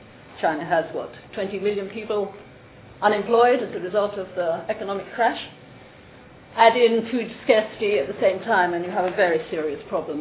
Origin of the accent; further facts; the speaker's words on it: Netherlands; I come from the Netherlands, we're very proud of our AKST.